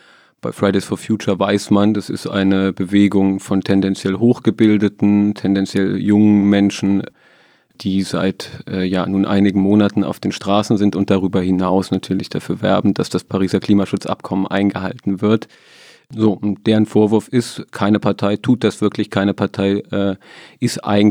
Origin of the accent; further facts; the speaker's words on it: Hesse, Germany; Ich komme da aus der Nähe her, aus Nordhessen